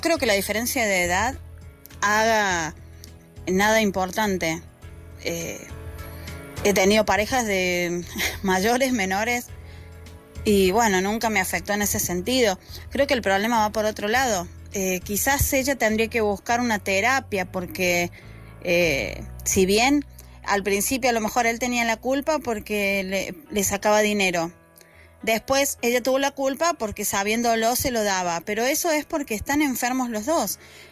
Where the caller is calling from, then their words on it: Argentina; desde Argentina